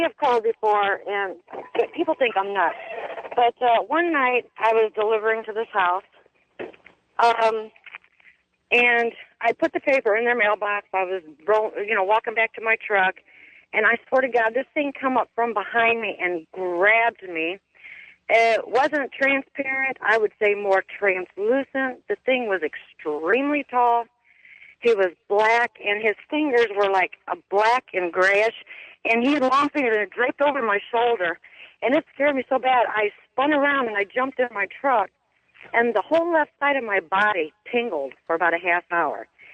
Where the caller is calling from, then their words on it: Grinnell, Iowa, United States; I'm calling from Grinnell, Iowa.